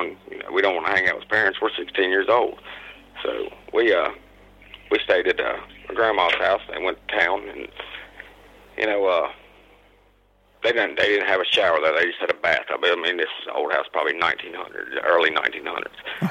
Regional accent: Virginia, United States; we live in North Carolina. We're originally from Virginia. That's where I met my wife.

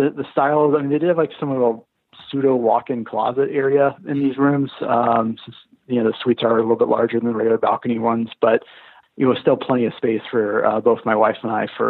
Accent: Texas, United States; I'm originally from Texas and, you know, no barbecue pretty well.

